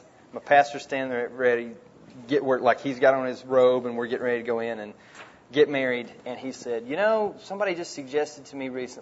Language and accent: English; Big Stone Gap, Virginia, United States; Small town called Big Stone Gap, Virginia.